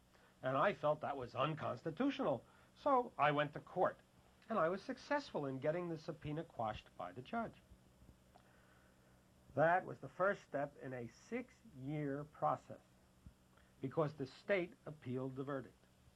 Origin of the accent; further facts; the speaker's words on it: New York, United States; in my home state of New York, not everyone in the health food industry is aware of the state's efforts